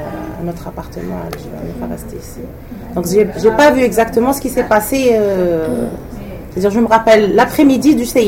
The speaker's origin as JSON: {"language": "French", "town": "Algiers", "region": "Algiers Province", "country": "Algeria", "tie": "born or raised there", "also_born_or_lived": "Chlef", "said": "Moi, je suis née à Alger. C'est-à-dire, j'ai eu mes études primaires, première année, deuxième année, troisième année, jusqu'à la quatrième année."}